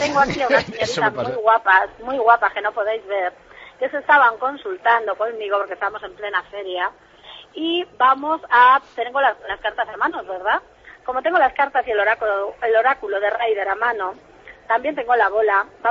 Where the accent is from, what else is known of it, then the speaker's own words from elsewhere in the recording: Madrid, Community of Madrid, Spain; yo soy de Madrid.